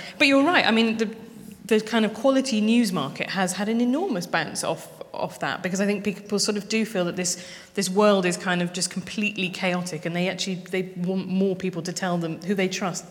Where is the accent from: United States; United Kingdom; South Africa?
United Kingdom; England; that you're not allowed to have an opinion on this as an English person. This definitely, I get this all the time.